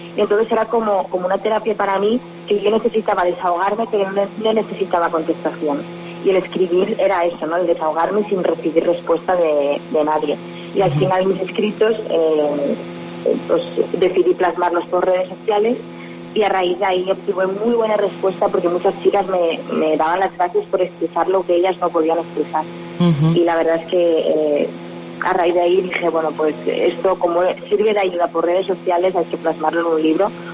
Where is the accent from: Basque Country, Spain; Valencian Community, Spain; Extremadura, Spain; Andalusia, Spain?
Valencian Community, Spain; Castellón; Soy de Castellón.